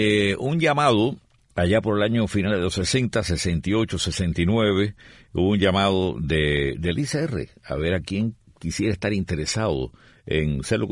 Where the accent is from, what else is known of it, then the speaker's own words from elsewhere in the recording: San Juan de los Remedios, Villa Clara, Cuba; born there; en San Juan de los Remedios y acá a Cuba, un pueblecito de los más antiguos de la isla